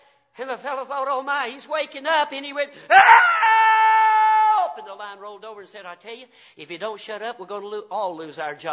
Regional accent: the South, United States; I'm happy to be here because, number one, I'm a Southerner. I'm a Southerner by birth, and I'm a Southerner by doctrine.

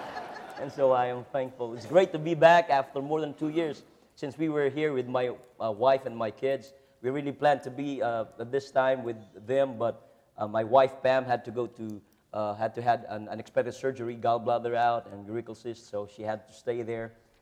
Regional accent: Philippines; first language Tagalog; English is a second language; And pardon me, at times when I get excited, I go back to my native tongue, Tagalog.

